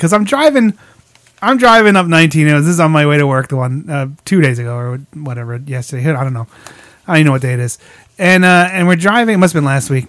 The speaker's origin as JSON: {"language": "English", "region": "Pennsylvania", "country": "United States", "tie": "born or raised there", "said": "I remember the before time up in I grew up in Pennsylvania."}